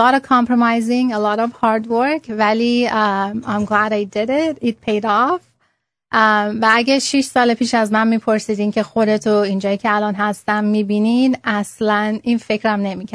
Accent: Iran; now in United States; من تقریبا 19 ساله که آمریکام. این کار رو تقریبا 6 سال پیش شروع کردم. یکم بهتون بک‌گراند بدم. من توی خانواده تقریبا ترادیشنال ایرانی بزرگ شدم

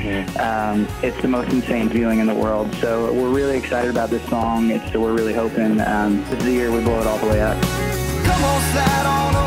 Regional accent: Austin, Texas, United States; We are both from, George and I both grew up in Austin, Texas originally. So grew up in Austin and started everything there, really.

